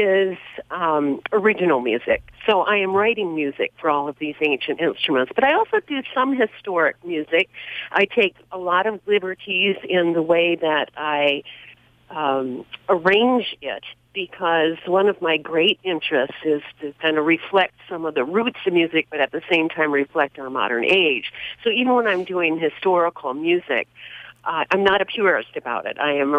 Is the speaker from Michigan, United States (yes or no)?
yes; Holland, Michigan, United States; moved away as an adult; also born or lived in San Francisco / Seattle / Alaska; I grew up in Holland, Michigan.